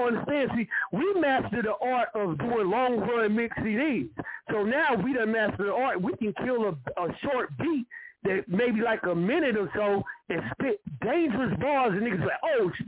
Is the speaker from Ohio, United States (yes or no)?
no; Monroe, North Carolina, United States; I was saying I was from Monroe, NC. They was like, yo, what's in Monroe up here in New York City?